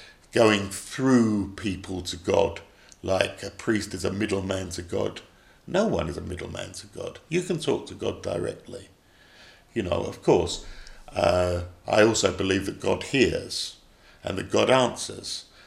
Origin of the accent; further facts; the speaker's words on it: London, United Kingdom; First of all, of course, I'm from London.